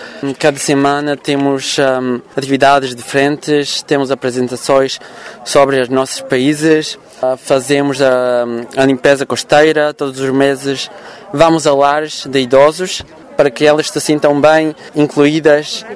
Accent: Bulgaria; não digo isso porque sou da Bulgária

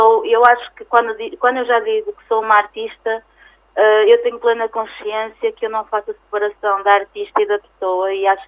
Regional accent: Barcelos, Braga, Portugal; eu sinto sempre que sou de Barcelos e que não tenciono ir para Lisboa viver.

